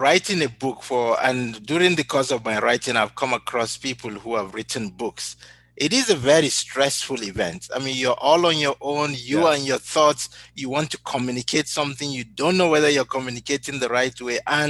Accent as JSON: {"language": "English", "country": "Nigeria", "lives_now": "Saskatoon, Canada", "said": "I'm from Nigeria."}